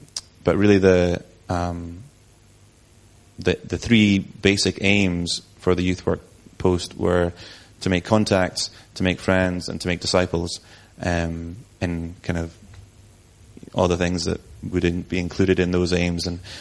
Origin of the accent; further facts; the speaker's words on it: Galashiels, Scotland, United Kingdom; I grew up in Galla Shields, but don't hold that against me, because I went to the Galla Shields Baptist Church my entire life until converting to the Church of Scotland for work reasons.